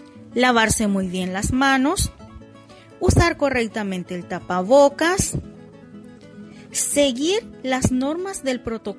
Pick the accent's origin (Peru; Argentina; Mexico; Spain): Peru; Chontal, Cajamarca; Provengo del distrito de Chontal, provincia de Jaén, región Camajarca.